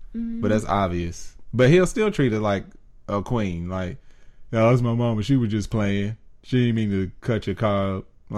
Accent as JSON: {"language": "English", "region": "Kentucky", "country": "United States", "moved": "yes", "said": "I'm from Kentucky. In the South, everybody speaks."}